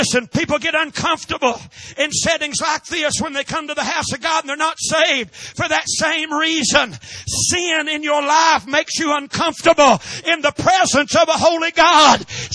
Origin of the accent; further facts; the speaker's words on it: North Carolina, United States; My daddy had a garden when I was a boy. And we're from Randolph County, North Carolina, right in the center of the state.